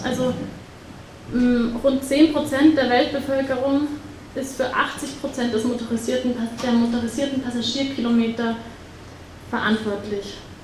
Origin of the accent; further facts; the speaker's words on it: Freilassing, Bavaria, Germany; now in Vienna, Austria; Ihr hört, ich bin eigentlich nicht aus Wien, ich bin aus Freilassing.